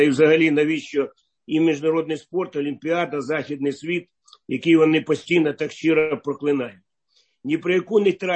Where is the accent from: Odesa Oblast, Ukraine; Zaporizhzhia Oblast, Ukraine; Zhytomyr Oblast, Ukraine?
Odesa Oblast, Ukraine; Odesa; Маріуполя та Херсона, моєї рідної Одеси.